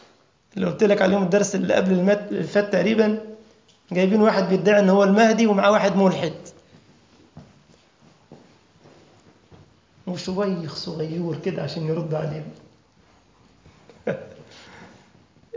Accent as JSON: {"language": "Arabic", "country": "Egypt", "said": "عندنا في مصر القديمة"}